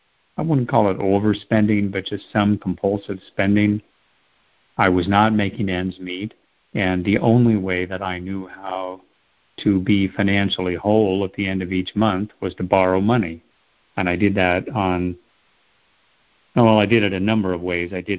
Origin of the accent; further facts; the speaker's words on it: Sacramento, California, United States; I am a debtor from Sacramento, California, in the United States.